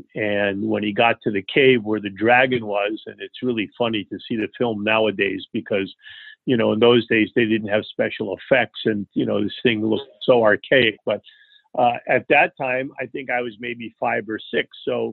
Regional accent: New York, United States; born there; I was born in New York.

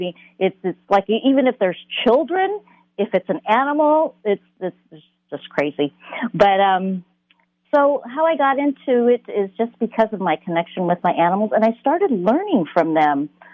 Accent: Seattle, Washington, United States; also born or lived in California; I lived in California, Southern Cal, for about 25 years, and I recently moved back to the Seattle area probably about 3.5 years ago. So back home.

